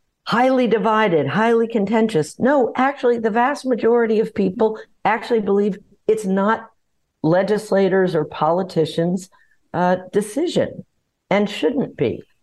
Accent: New Orleans, Louisiana, United States; I do credit that I grew up in New Orleans for the fact

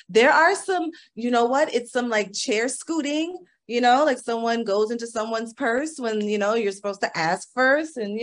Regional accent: Maryland, United States; I'm from Maryland, a little city outside of Washington, D.C.

